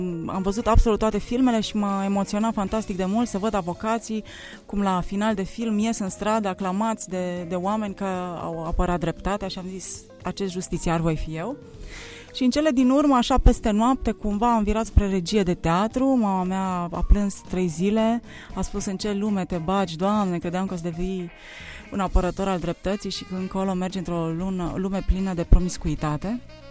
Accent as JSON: {"language": "Romanian", "town": "Arad", "region": "Arad County", "country": "Romania", "said": "Provin din Arad, sunt născută în 1980."}